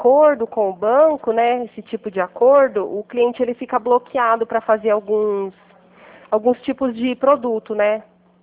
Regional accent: Pirassununga, São Paulo, Brazil; Não, não sou de Guarapuava, eu sou de Pirassununga, interior de São Paulo

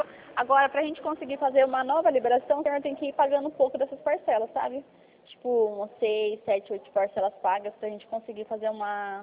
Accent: São Paulo, Brazil; Sou aqui de São Paulo.

